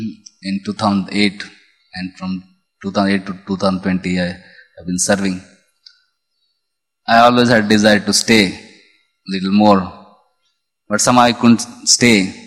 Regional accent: Pune, Maharashtra, India; whenever people come to know that I am from Pune

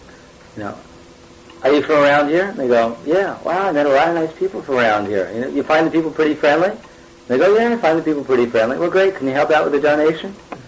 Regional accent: Brooklyn, New York, United States; I usually say, I'm from Chicago, because I'm from Brooklyn, but no one takes me seriously if I tell them that.

